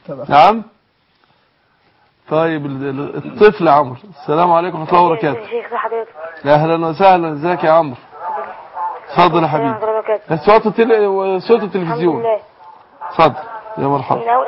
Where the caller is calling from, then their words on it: Qena, Qena Governorate, Egypt; طيب انا اتصل من قنا